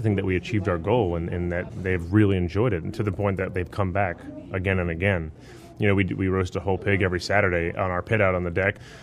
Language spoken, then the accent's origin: English; New Orleans, Louisiana, United States; bridging that gap between growing up in New Orleans and growing up with this kind of cuisine with all the great seafood and all the long growing seasons and great produce